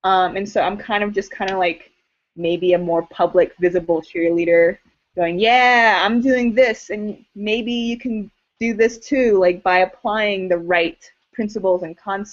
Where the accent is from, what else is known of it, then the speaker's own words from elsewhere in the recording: California, United States; now in Idaho, United States; because it's also Idaho. I came from California. There's, to me, fewer things to do here.